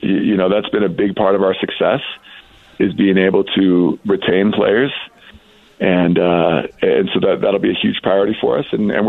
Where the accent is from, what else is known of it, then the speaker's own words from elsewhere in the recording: Danville, California, United States; You know, it's like I grew up in Danville, California.